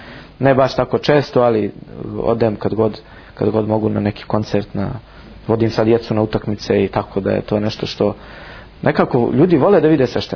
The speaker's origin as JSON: {"language": "Serbian", "country": "Montenegro", "said": "mi smo bili svi iz Crne Gore tu"}